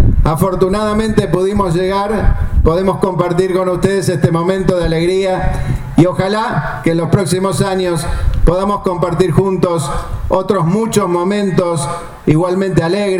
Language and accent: Spanish; Santa Fe, Argentina; hacia el norte de nuestra provincia, ahí a poquitos kilómetros del Chaco. Pero acá me siento tan santafesino como si estuviera en la propia capital de la provincia